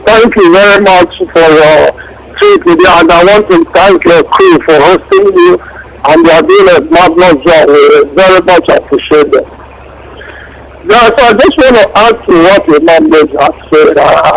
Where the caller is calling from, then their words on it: Toronto, Ontario, Canada; I'm calling from Toronto, Canada.